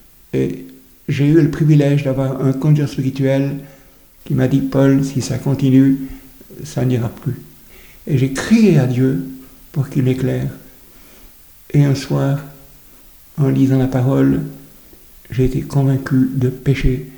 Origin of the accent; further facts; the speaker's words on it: Geneva, Switzerland; also born or lived in France / Africa; now in Lausanne, Switzerland; Je suis né en France, mais j'ai grandi à Genève dans un foyer chrétien. Et après un long séjour de 34 ans en Afrique, j'habite maintenant à Lausanne depuis 20 ans.